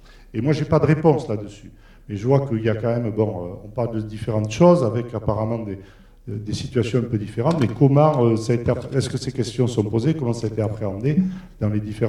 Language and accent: French; Nouvelle-Aquitaine, France; Moi, je suis originaire de Vallée d'Aspe.